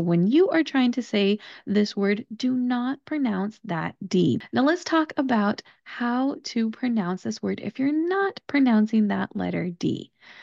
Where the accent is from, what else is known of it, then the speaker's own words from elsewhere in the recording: California, United States; accent: American; I speak with an American accent. I am from California, specifically Southern California, and I think my accent is pretty neutral, but I definitely have one